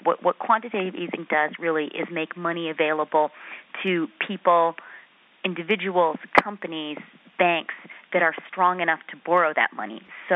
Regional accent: Canada; because I'm not American, I'm Canadian

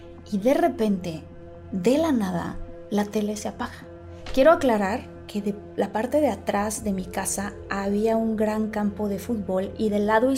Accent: Tabasco, Mexico; yo crecí en Tabasco con mi familia y yo tengo dos hermanos y una hermana

